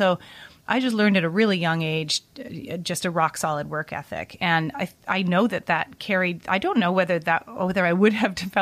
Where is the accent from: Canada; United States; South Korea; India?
Canada; Vancouver, British Columbia; So I was growing up in Vancouver, Canada.